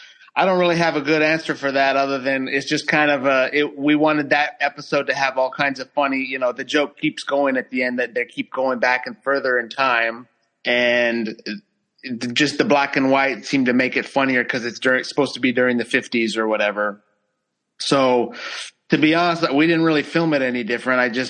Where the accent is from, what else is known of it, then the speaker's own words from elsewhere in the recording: Sacramento, California, United States; I'm from Sacramento, so that's where she lives.